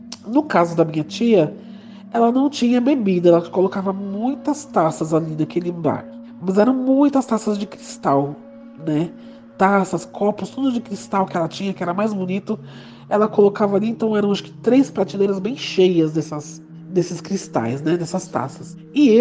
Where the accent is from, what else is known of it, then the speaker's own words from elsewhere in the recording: São Paulo, Brazil; Eu sou de São Paulo